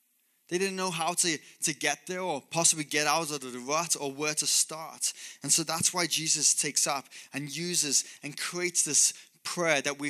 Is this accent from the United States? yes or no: no; England, United Kingdom; I grew up in England and that's where my parents live.